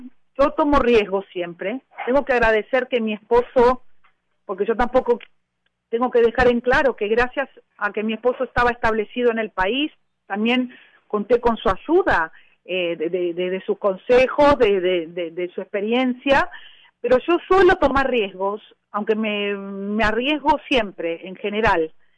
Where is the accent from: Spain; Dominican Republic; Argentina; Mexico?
Argentina; Buenos Aires; moved away as an adult; Mira, yo tengo que decirlo que yo realmente, cuando me fui de Argentina, mis amigos, que me conocían muy bien, me decían … ¿cómo tú vas a hacer para vivir en otro país con lo porteña que tú eres, con lo que amas Buenos Aires?